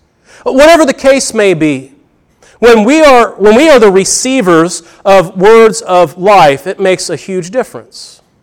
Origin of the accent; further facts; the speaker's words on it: Edgewood, Illinois, United States; I grew up in Edgewood, Illinois, just about 20 miles south of Effingham, real small town.